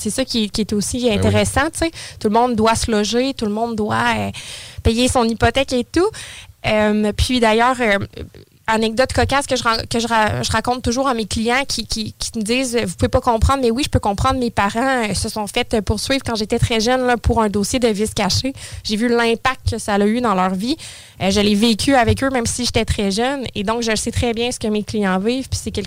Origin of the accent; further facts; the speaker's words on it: Saint-Apollinaire, Quebec, Canada; now in Lévis, Canada; J'ai toujours été sur la Rive-Sud, là, originaire de Saint-Apollinaire. Et là, maintenant, là, depuis les 15 dernières années, je suis de Lévis.